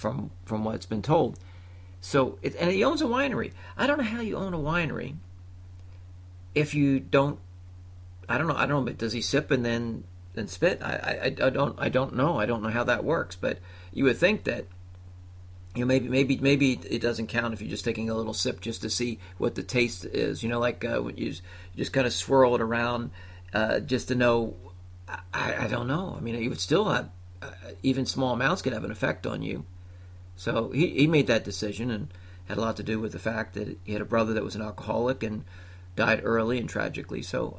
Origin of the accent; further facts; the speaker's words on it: Pennsylvania, United States; in the neighboring state, the Keystone State, my home state